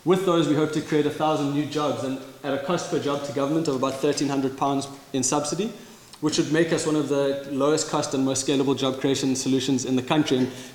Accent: South Africa; a weird country to grow up in, but it really tied me to this idea of myself as a South African, but more importantly as a new South African

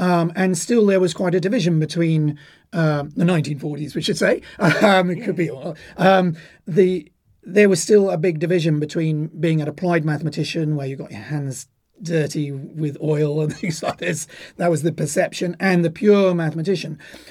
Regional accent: South East England, United Kingdom; my comprehensive school, not so far away from Oxford. I grew up in Oxfordshire

